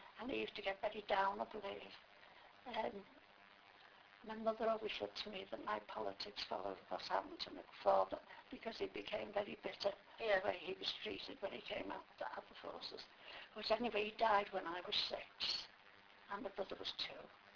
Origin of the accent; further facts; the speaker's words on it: Liverpool, North West England, United Kingdom; born there; Well, I was born in Anfield in Liverpool, and I had a brother then.